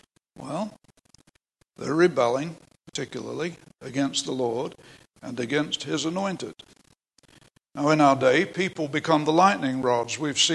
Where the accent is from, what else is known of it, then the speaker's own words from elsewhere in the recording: Canada; You know, I'm from Canada